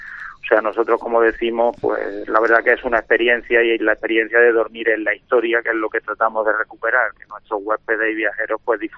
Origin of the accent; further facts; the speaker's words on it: Córdoba, Andalusia, Spain; Sí, soy de Córdoba, sí.